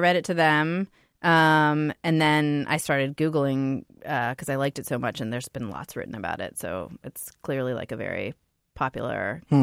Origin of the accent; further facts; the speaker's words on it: Youngstown, Ohio, United States; I come to these recommendations with a lot of baggage, like growing up in Youngstown and getting like a terrible education